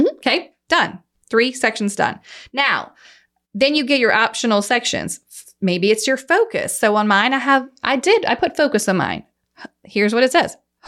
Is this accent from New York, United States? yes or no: no; Baton Rouge, Louisiana, United States; also born or lived in Prairieville; I was born and raised in Baton Rouge in the old Goodwood area.